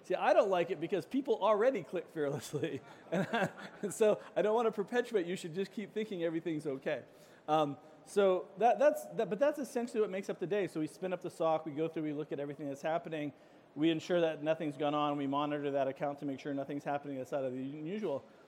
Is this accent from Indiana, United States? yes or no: no; Seattle, Washington, United States; I don't do coffee, and I'm from Seattle, but I'm still super excited.